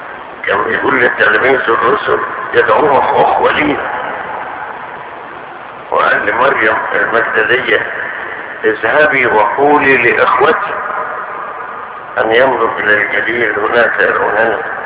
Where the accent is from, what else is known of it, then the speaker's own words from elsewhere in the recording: Upper Egypt, Egypt; والمثل البلدي او اللي كان عندنا في الصعيد يقول